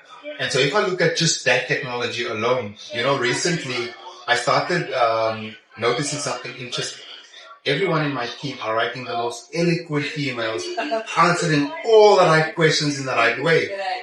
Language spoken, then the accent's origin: English; South Africa; Janice, I told you I'm from South Africa, yeah?